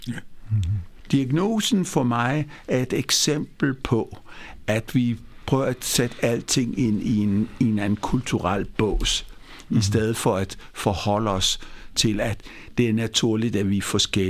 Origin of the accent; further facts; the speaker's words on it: Mumbai, Maharashtra, India; Danish is a second language; now in Denmark; Nu er jeg opvokset i Indien, i Bombay, dengang hed Mumbai, Bombay.